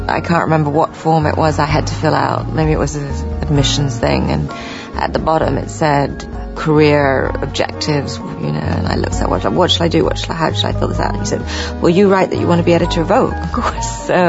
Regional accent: London, United Kingdom; Growing up in London in the 60s

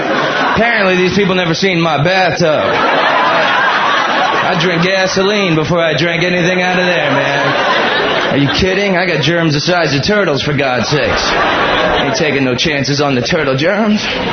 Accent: Florida, United States; because I grew up in Florida, everybody.

